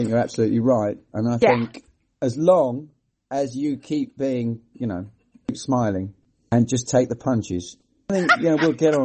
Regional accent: England, United Kingdom; My great-granddad was from Italy, but I grew up in England.

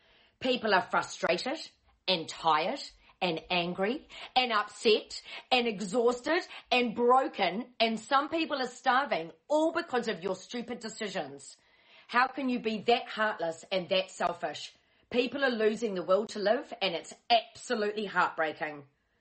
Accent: Auckland, New Zealand; and I'm from Auckland, New Zealand.

